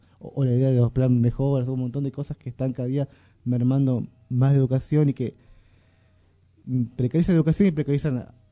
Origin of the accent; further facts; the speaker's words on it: Merlo, Buenos Aires Province, Argentina; Porque nosotros somos de Merlo, ¿no?